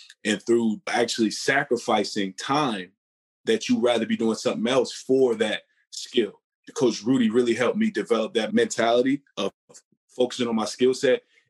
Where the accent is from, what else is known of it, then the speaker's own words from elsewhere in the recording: Queens, New York, United States; I'm fortunate to be here. Born and raised in Southside Jamaica, Queens.